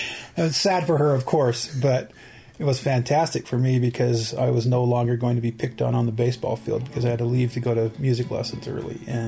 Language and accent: English; Farmington, New Mexico, United States; The Navajo Reservation is just 30 minutes from my hometown.